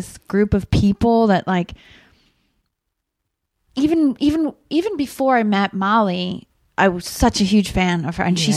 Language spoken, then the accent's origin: English; Rockford, Illinois, United States; when I was growing up in Rockford, I'm like, am I going to ever get out of here?